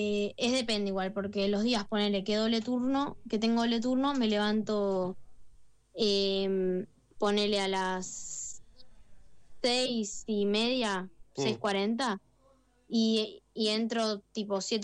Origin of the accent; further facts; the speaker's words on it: Pilar, Buenos Aires Province, Argentina; also born or lived in Morón; yo nací en Morón, pero sí, actualmente vivo en Pilar.